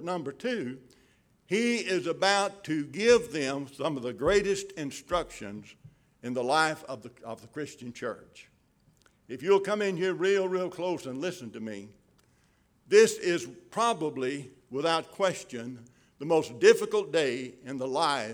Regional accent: Pumpkin Center, Mississippi, United States; I'm from Pumpkin Center, Mississippi. So I say quitting, okay?

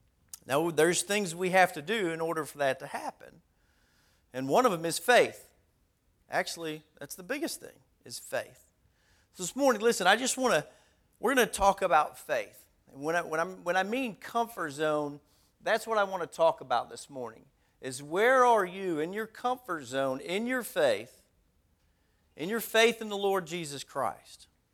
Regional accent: South Bend, Indiana, United States; I'll take this time in the pulpit to say I'm from South Bend, Indiana.

